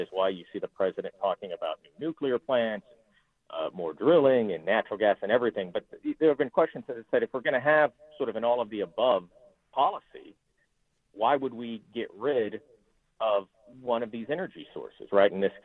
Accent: Texas, United States; I grew up in Texas. I had family out in West Texas, which used to be oil country, a little bit less so now.

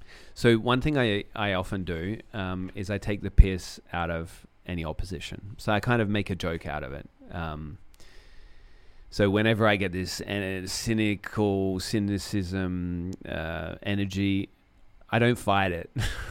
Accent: Australia; So as an Australian, but as a foreigner in general. So I don't often tell people straight away I'm from Australia

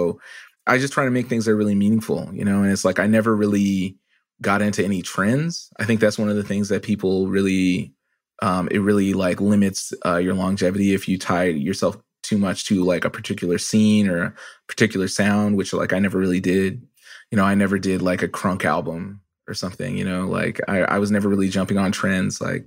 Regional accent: Canada; I'm also a Canadian

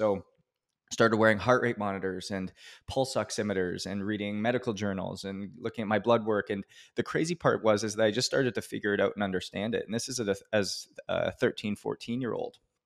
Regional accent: Canada; And I was born and raised in Canada, and I grew up playing hockey just like every other kid

